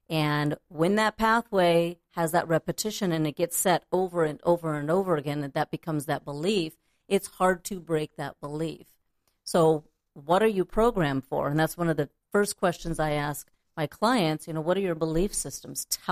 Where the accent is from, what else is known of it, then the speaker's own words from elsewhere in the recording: Alaska, United States; now in Los Angeles, United States; I was raised in Alaska. I was not raised here in Los Angeles